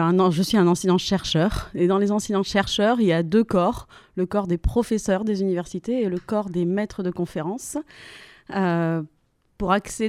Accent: Réunion, France; je suis réunionnaise et je parle moi-même une langue régionale, puisque je parle le créole réunionnais, qui est la langue régionale la plus parlée de France

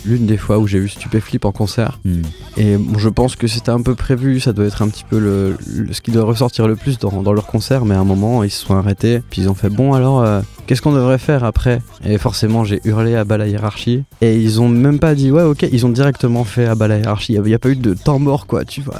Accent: Bourgogne-Franche-Comté, France; Parce qu'en fait, j'ai grandi en Franche-Comté.

